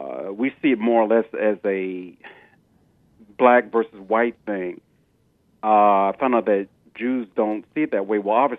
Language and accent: English; United States; As you know, I told you also that I'm black American, and I was also part of a Messianic Jewish congregation in the D.C. area.